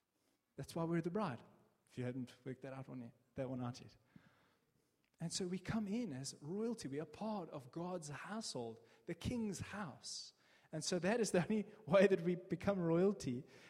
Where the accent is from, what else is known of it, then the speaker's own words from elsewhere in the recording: South Africa; I'm South African, but I also have a British passport